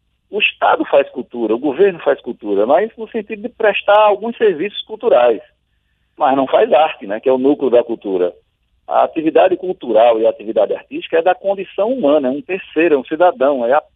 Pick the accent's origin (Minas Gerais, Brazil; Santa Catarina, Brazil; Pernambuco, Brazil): Pernambuco, Brazil; para que todos nós, pernambucanos aqui, apreciemos e entendamos como nosso, né, como brasileiro que somos